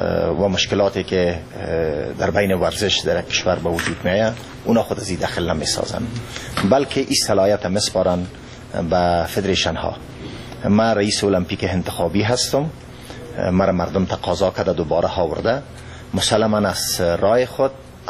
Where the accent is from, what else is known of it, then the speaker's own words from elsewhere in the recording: Afghanistan; ما افغانستان کشورم است، وطنم است